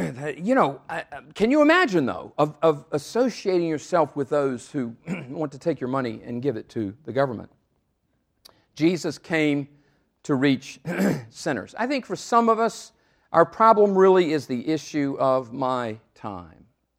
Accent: North Carolina, United States; now in South Carolina, United States; I grew up in North Carolina, and when I went to Emmaus my first year, I remember going downtown Chicago for the first time in my life and seeing all the skyscrapers.

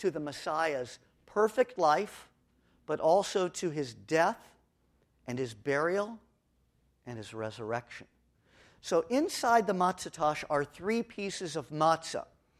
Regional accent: Los Angeles, California, United States; Now, I'm from Los Angeles, so I don't know very much about livestock.

